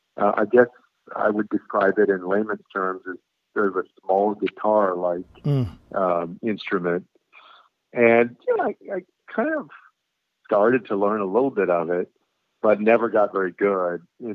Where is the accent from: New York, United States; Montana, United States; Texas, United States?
Texas, United States; San Antonio; So I grew up in San Antonio, Texas, which is today about 60% Mexican-American.